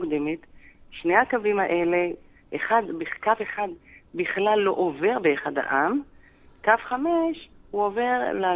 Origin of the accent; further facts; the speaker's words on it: Tiberias, Northern District, Israel; מאז שאני מכירה את טבריה, אני ילידת טבריה